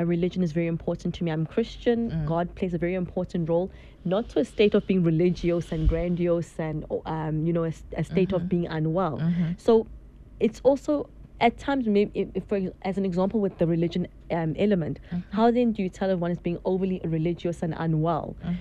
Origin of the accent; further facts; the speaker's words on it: South Africa; So I am from South Africa